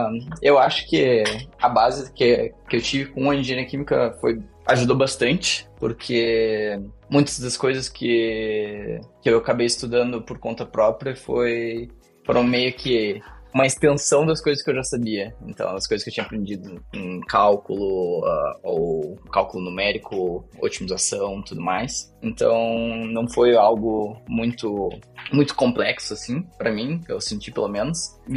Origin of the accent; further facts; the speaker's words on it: Porto Alegre, Rio Grande do Sul, Brazil; Eu sou de Porto Alegre, no Rio Grande do Sul.